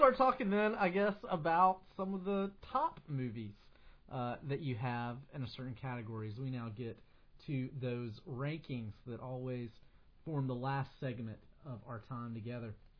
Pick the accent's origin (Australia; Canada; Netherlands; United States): United States; Alabama; we're from Alabama. Can't tell.